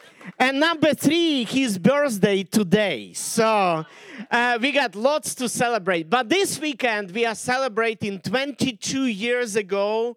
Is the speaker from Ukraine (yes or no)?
yes; Ukraine; first language Ukrainian; English is a second language; English language is not my first language, not either my second language. I always say when I'm preaching English, my native language, which is Ukrainian. I think in Russian, I speak in English